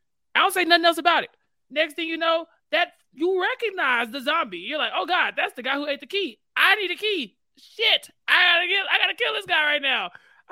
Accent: Texas, United States; But I'm from Texas, so what do I know?

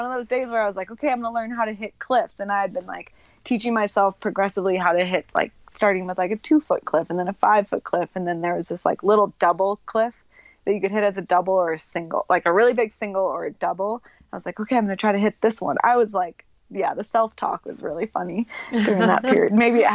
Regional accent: Jackson, Wyoming, United States; And maybe that's a result also of growing up in Jackson, just surrounded by these awesome mountains

